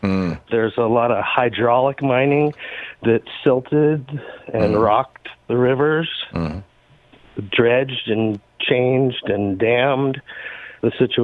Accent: Chico, California, United States; because I grew up in Chico, California

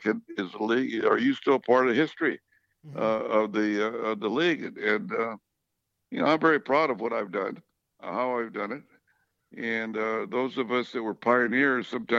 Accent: Sanger, California, United States; I have a foundation in my hometown of Sanger

